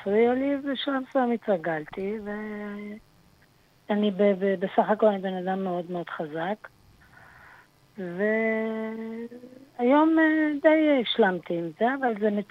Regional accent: Holon, Tel Aviv District, Israel

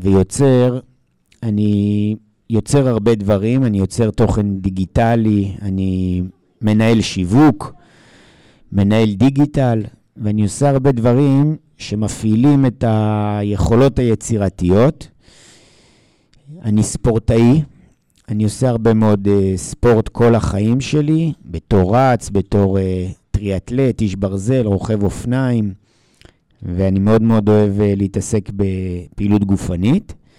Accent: Jerusalem, Jerusalem District, Israel; moved away as an adult; now in Tel Aviv, Israel; אז אני ומרב גדלנו בירושלים, אני ילד ירושלמי, כן? עזבתי את ירושלים בגיל 23 עם מרב, גרנו בכמה מקומות, בראשון, ברמת גן, בתל אביב, ובשנים האחרונות אנחנו גרים בתל אביב, אז הפכנו להיות תל אביבים.

